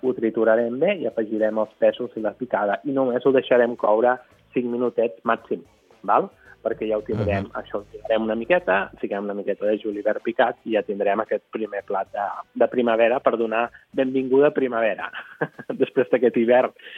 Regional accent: Catalonia, Spain; Per tant, perquè veieu com som els catalans, no?

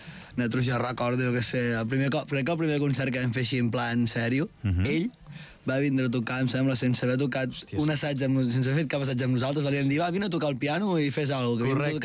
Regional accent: Catalonia, Spain; estem tots aquí, som el Penedès en general. Som de tot allò, que som cadascú d'un poble diferent.

